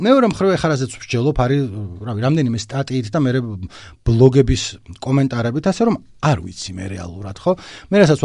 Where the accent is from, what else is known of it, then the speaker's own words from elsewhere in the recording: Baghdati, Imereti, Georgia; ჩემი იდენტობა არის რომ ბაღდათიდან ავარ წარმოშობით, ჩემთვის ქუთაისი ქალაქია და ბაღდათიც ქალაქი ამ არის, უფრო პატარა რაიონული ცენტრი